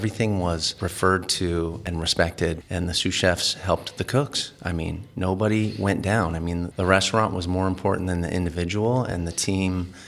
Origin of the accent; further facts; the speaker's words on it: Santa Barbara, California, United States; also born or lived in Napa-Sonoma; I'm originally from the Santa Barbara area. I had spent a couple decades up in the Napa-Sonoma area.